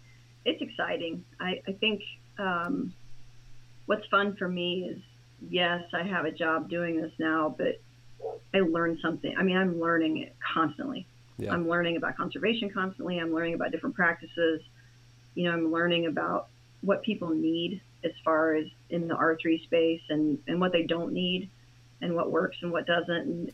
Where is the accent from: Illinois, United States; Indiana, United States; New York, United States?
Indiana, United States; Well, I'm from Indiana, and I worked in horticulture for 25 years